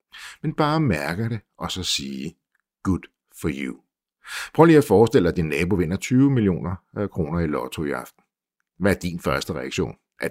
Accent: Copenhagen, Capital Region of Denmark, Denmark; Jeg er fra København, og det var hun ikke.

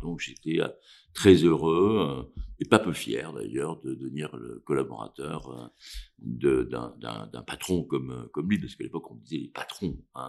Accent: Auvergne-Rhône-Alpes, France; je suis originaire du Cantal, pas seulement originaire, mais j'ai encore une maison, j'ai la famille

